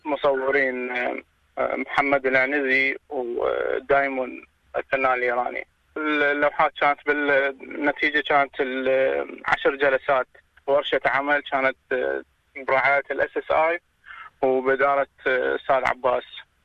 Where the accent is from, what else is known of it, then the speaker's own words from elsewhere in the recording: Iraq; من العراق احنا 3 عراقيين بالمعرض